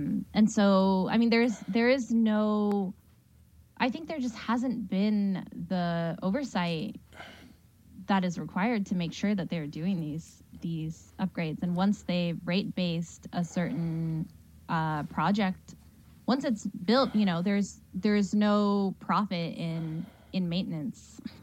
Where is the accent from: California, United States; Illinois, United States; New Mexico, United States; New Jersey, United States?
California, United States; San Jose; also born or lived in North Carolina; I came to this campaign after living in North Carolina for 6 years, and I grew up in San Jose, and I went to UC Davis